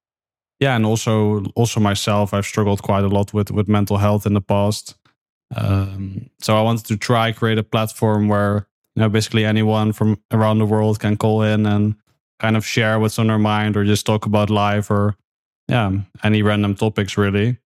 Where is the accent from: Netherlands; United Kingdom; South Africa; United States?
Netherlands; The Netherlands as well.